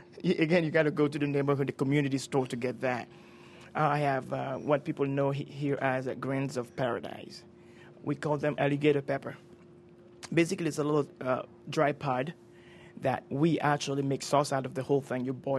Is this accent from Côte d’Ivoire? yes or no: yes; Côte d’Ivoire; But, you know, I come from Africa, West Africa, Ivory Coast.